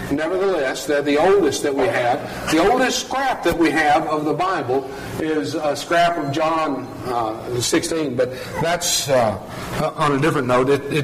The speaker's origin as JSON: {"language": "English", "region": "Texas", "country": "United States", "accent": "Texas", "said": "with my Texas accent, you can't tell which I said, can you?"}